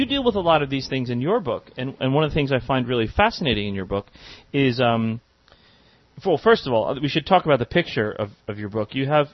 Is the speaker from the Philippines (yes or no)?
no; Ireland; And we're Irish, so when we cook it, we cook it.